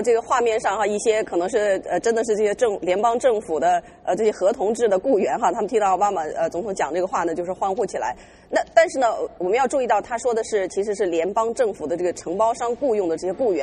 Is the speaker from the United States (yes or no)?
yes; United States; 涉及到都是我们美国人所说的这个 pocketbook